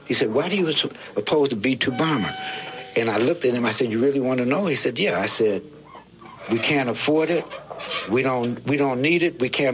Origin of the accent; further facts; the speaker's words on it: California, United States; I'm from the Bay Area, right? So dealing with radicals and militants, they said, well, send … to the meeting.